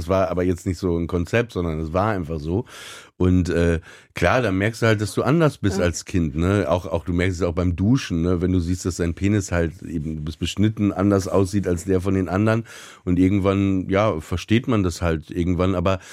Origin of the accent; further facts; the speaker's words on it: Papenburg, Lower Saxony, Germany; meine Kindheit im Emsland, in Papenburg, ne, das war ja schon alles relativ trist